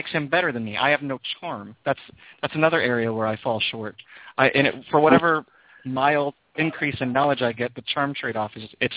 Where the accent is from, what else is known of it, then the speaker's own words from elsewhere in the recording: Midwest, United States; I'm from the Midwest, and we like, you know, we've got all this sort of a regional patriotism going for us.